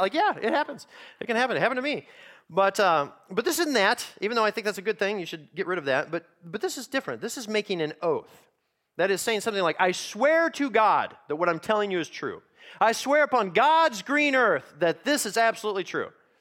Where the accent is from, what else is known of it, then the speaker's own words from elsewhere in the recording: United States; I'm an American who likes happy endings